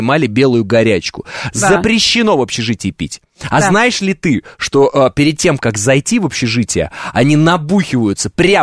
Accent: Uralsk, West Kazakhstan Region, Kazakhstan; Хотя оно у меня не родное никакое, потому что мой родной город – это Уральск, а это Западный Казахстан.

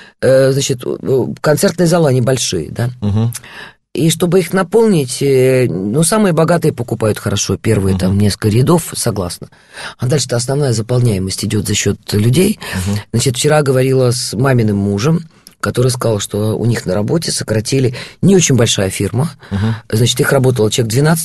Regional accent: Yalta, Crimea, Ukraine; Наш, я выросла на Украине, да? Он наш. Я привыкла с детства с мамой в Ялте всю жизнь.

